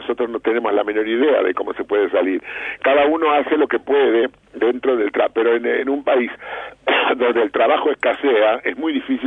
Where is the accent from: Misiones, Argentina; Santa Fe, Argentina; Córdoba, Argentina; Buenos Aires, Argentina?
Buenos Aires, Argentina; los porteños sobre todo, los de Buenos Aires, yo soy porteño